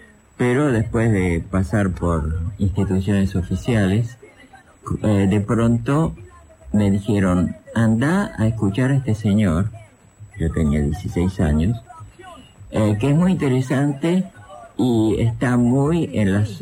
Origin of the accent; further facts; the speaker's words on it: Argentina; also born or lived in Europe; No, nací en Europa, soy de origen húngaro, pero vine a la Argentina con mis padres cuando tenía un año.